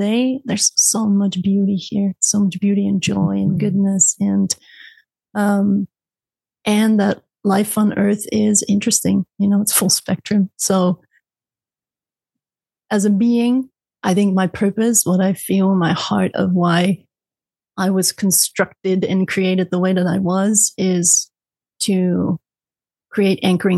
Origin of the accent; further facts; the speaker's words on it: Netherlands; English is a second language; I'm Dutch. I'm from the Netherlands.